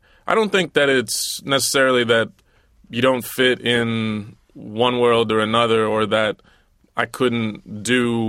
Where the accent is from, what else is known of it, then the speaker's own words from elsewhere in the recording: Southern United States, United States; I'm a man. I'm black. I'm from the South.